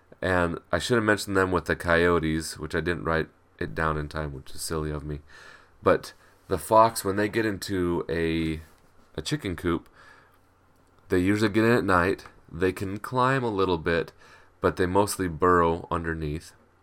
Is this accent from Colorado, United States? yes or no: no; Idaho, United States; when I was growing up in Idaho, we had skunks that would get into our chicken pen